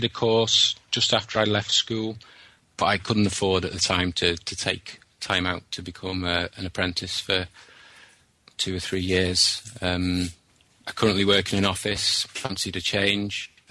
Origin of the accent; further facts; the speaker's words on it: Chester, North West England, United Kingdom; I'm from Chester. I'm taking the plumbing course.